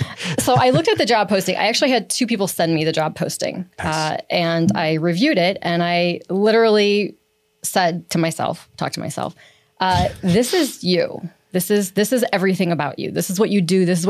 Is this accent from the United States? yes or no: yes; Barberton, Ohio, United States; So I was born in Barberton. I actually went to Woodford Elementary, so I'm a Woodford Warrior.